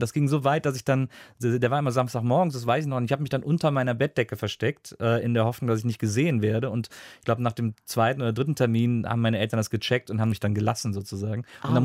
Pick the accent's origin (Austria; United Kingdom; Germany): Germany; Wesseling, North Rhine-Westphalia; ich komme aus Wesseling